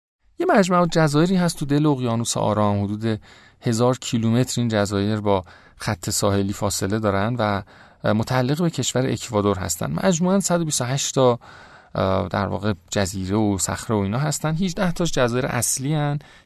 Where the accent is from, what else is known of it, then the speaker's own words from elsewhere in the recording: Iran; شاید به خاطر اینکه مثلا ما ایرانی هستیم